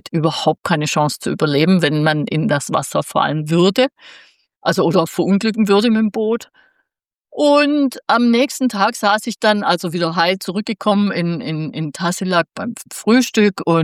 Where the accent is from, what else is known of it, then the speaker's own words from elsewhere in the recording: Southern Germany, Germany; ich komme ja aus Süddeutschland und ich habe meine ganze Kindheit am Mittelmeer verbracht